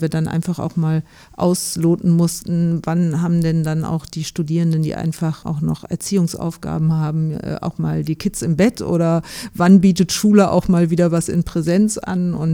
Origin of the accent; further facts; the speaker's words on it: Rhineland, Germany; ich bin auch Österreicherin, aber im Rheinland aufgewachsen und sozialisiert